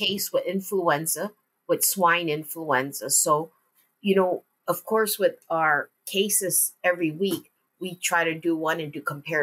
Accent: Hawaii, United States; I remember being that I'm from Hawaii and going to Western Ohio, which is like Fort Recovery, for our first meeting.

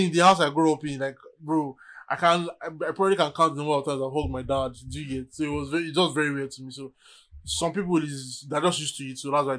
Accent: Nigeria; Growing up in Nigeria

